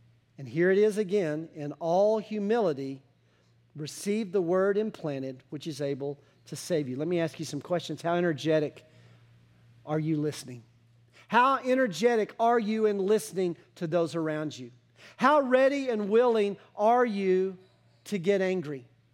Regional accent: Texas, United States; And I have to realize that even as a Texan, even as a very proud Texan, a lot of my culture in that regard isn't biblical.

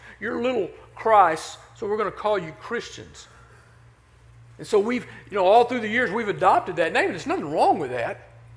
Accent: United States; born there; I was born in the United States.

